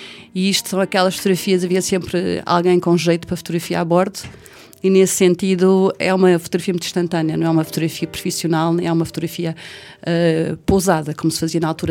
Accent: Portugal; moved away; Sou portuguesa, tenho 60 anos, vivi cerca de 30 anos fora de Portugal e voltei definitivamente há 7 anos a Portugal.

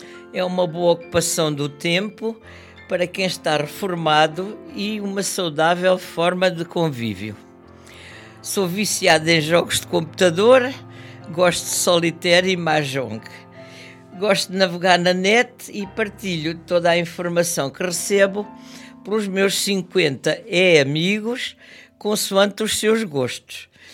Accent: Beja, Portugal; born there; Nasci em Beja e tenho 75 anos.

